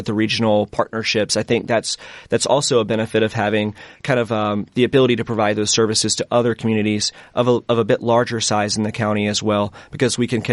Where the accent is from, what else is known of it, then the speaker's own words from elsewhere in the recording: Elberton, Georgia, United States; So I am from Elberton, Georgia. I'm not a native-born Iowan. But yeah, I was from a small town in Georgia, northeast Georgia, just south of the Appalachian Mountains.